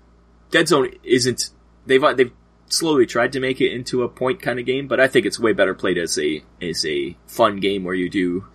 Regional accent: Canada; We're Canadian, right?

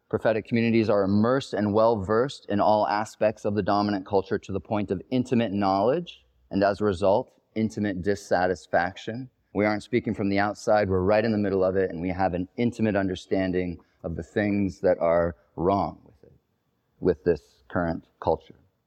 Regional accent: South Africa; I was raised in South Africa at the tail end of apartheid and in the midst of the South African AIDS epidemic

